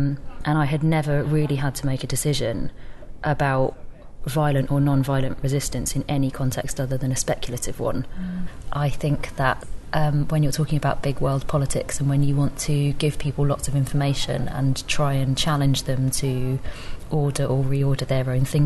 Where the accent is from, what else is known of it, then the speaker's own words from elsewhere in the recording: England, United Kingdom; I had this really strange experience of living as a British Chinese person who had grown up in England.